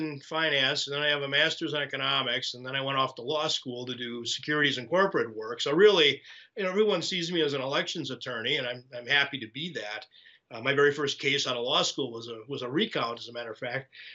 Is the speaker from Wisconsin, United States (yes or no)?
yes; Milwaukee, Wisconsin, United States; I live just north of the city of Milwaukee, which is my hometown. I love Milwaukee.